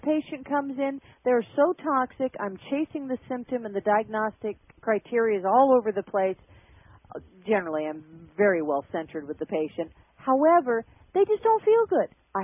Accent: Alaska, United States; Remember, I'm from Alaska.

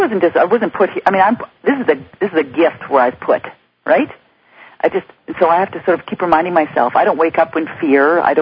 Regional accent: Western Canada, Canada; So I speak for myself as a Canadian. I speak for myself as a Western Canadian. I live in a beautiful, beautiful part of the world.

